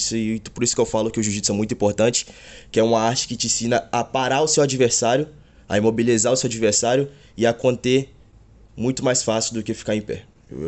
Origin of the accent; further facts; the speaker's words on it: Nanuque, Minas Gerais, Brazil; born there; Não, eu sou nascido em Nanuque, mas morei a maior parte da minha vida dentro da zona de Mucuri.